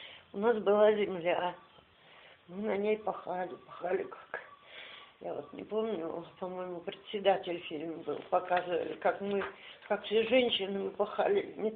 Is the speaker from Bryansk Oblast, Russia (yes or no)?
yes; Bobrovets, Bryansk Oblast, Russia; now in Siberia; Родилась в Брянской области, Красногорского района, деревня Городешня. Мы жили вообще-то в поселке, он называется Бобровец. 30 километров от Белоруссии. Вот там детство мое все прошло.